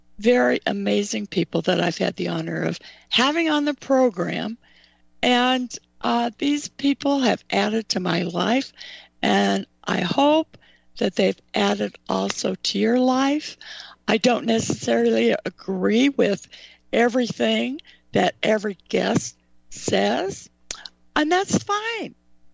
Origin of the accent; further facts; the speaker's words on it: Sacramento, California, United States; And you live in California. I grew up in Sacramento.